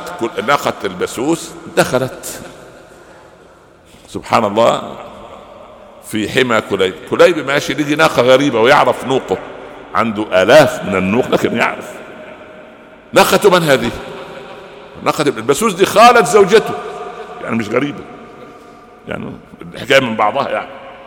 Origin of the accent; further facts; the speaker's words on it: Upper Egypt, Egypt; انا اعرف قبائل عربية كان عندنا في الصعيد يعني